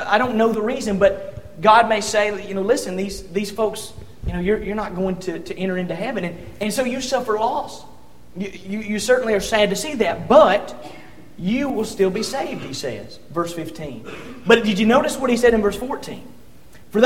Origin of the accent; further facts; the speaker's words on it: Georgia, United States; Listen now, I'm from Georgia, remember?